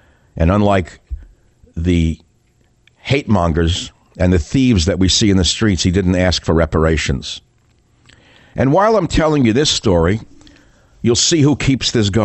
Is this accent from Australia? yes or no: no; United States; Because I am an American just like you.